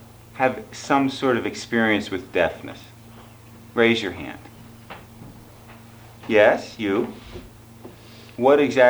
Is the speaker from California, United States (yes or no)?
yes; Pasadena, California, United States; I think that's my former school. Ooh, I grew up in Pasadena.